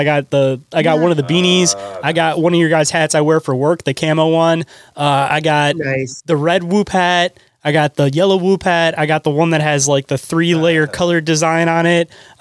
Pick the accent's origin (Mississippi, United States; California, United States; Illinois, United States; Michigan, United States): Michigan, United States; Detroit; so I'm from the Detroit area, and there's the whole like Juggalo scene where they say whoop whoop.